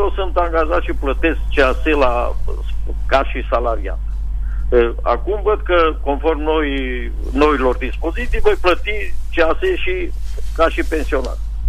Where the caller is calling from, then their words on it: Târgu Mureș, Mureș County, Romania; Sunt din Târgu Mureș